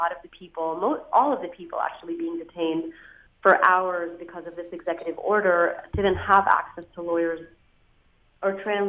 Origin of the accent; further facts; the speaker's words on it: Egypt; also born or lived in New York, United States; I grew up in Egypt and was born in New York.